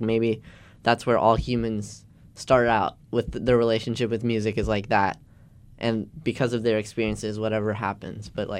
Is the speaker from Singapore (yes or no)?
no; Vancouver, British Columbia, Canada; So I grew up in Vancouver, Canada, hence the final destination being Vancouver, Canada.